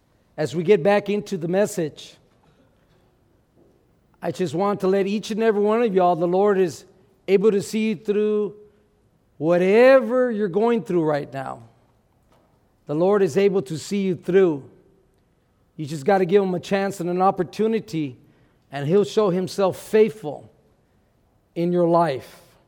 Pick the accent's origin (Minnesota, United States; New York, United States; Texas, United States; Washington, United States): Texas, United States; also born or lived in California; now in Milwaukee, United States; I'm originally from South Texas. Then I was in California for a good season there in the ministry of Victor Outreach. But when I came here to shepherd and pastor the beautiful city of Milwaukee